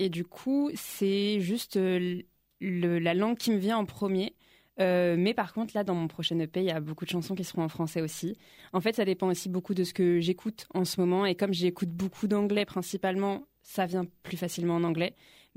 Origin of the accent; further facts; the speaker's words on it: Herblay, Île-de-France, France; also born or lived in Paris; Je ne suis pas née à Herblay, je suis née à Paris. D'ailleurs.